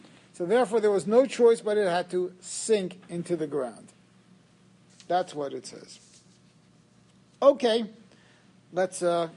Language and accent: English; New York, United States; I said, "Listen, I know I'm a New Yorker and you're clearly not, but is there a reason why we're waiting?"